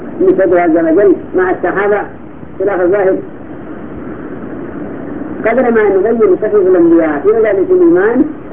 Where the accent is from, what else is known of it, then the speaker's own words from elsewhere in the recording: India; Arabic is a second language; الحمد لله عندنا في الهند وفي بعض الدول